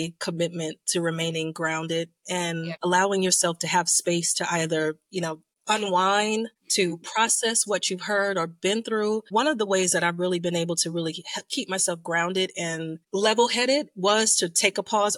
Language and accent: English; New York, United States; I'm originally from New York.